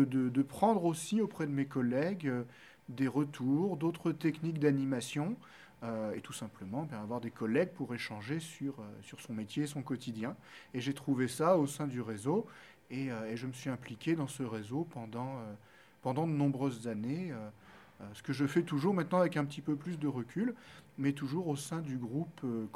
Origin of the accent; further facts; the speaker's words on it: Hauts-de-France, France; Je suis originaire du Pas-de-Calais. Je suis venu m'installer dans la Drôme après une visite amicale